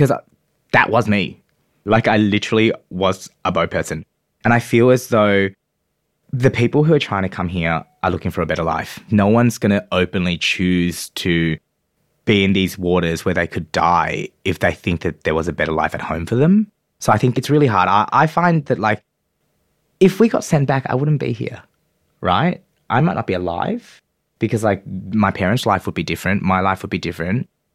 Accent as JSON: {"language": "English", "town": "Springvale", "region": "Victoria", "country": "Australia", "tie": "born or raised there", "said": "I grew up in Springvale. It's an area that's full of Vietnamese people, so there was a lot of people like me around that area, so I thought this was normal life."}